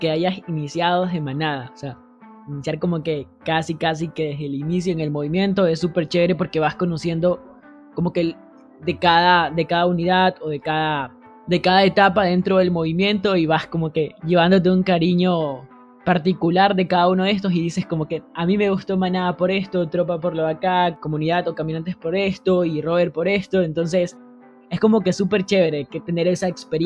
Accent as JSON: {"language": "Spanish", "country": "Ecuador", "said": "yo soy de Ecuador"}